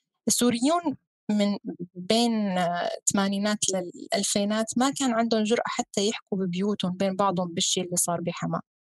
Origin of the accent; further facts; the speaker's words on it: Syria; حتى نحن كسوريين صرنا نسمع أسماء مناطق ما كنا بنعرفها من قبل